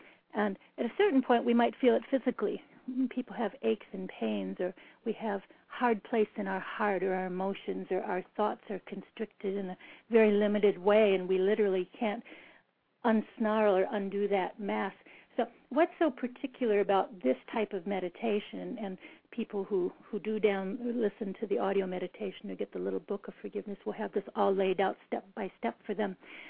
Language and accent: English; Midwest, United States; I grew up in the Midwest, and I just wanted to run away to New York and see where all the action is.